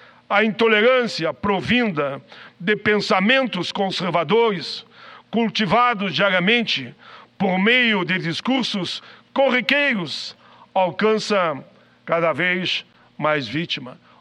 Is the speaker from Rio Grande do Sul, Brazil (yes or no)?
yes; Caxias do Sul, Rio Grande do Sul, Brazil; pertinho da minha cidade natal, Caxias do Sul